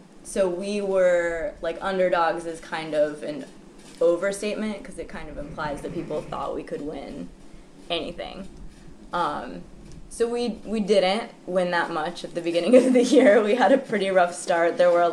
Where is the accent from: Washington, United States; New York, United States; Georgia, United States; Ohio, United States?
Ohio, United States; Youngstown; I grew up in Youngstown, Ohio, so my family was Cleveland Indians fans.